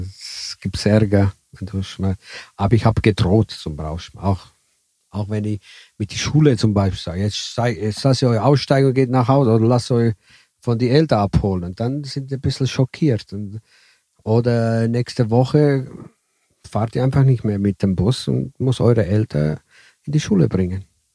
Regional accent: Italy; German is a second language; ich als Italiener habe die Erfahrung

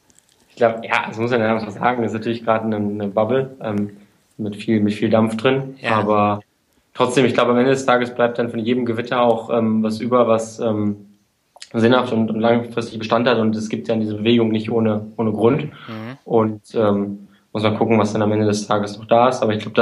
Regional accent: Münster, North Rhine-Westphalia, Germany; now in Munich, Germany; Und ich bin, das erklärt auch meine Dortmund-Zugehörigkeit, kommt aus dem Westfalen, aus Münster.

